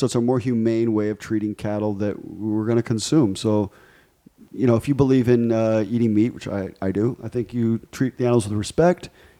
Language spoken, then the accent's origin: English; Ecuador; Listen, man, I grew up in Ecuador where there was very limited marketing in the 80s